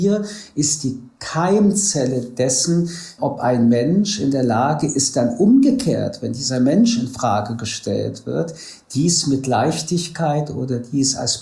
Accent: France; Ich komme aus Frankreich, das ist doch eine andere Diskussionskultur.

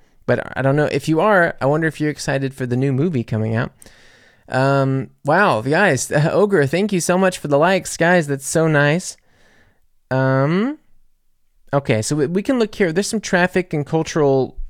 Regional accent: Louisiana, United States; now in Germany; I was getting my German driver's license, and I had this whole journey, because first off, I'm coming from Louisiana

